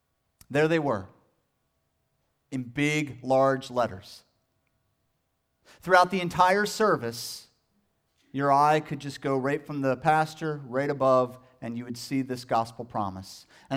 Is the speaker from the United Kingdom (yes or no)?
no; Pennsylvania, United States; I grew up near Lancaster County where the Amish are.